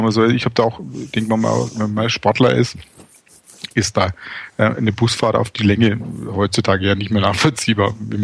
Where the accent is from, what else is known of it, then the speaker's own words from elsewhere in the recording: Nuremberg, Bavaria, Germany; moved away as an adult; now in Frankfurt, Germany; Ich bin aus der Nürnberger Ecke nach Frankfurt beruflich gezogen